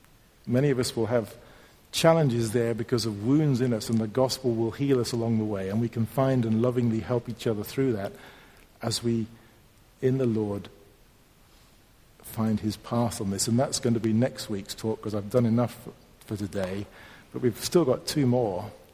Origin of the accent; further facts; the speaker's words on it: United Kingdom; now in Germany; Actually, as a British person, I think probably the German way is better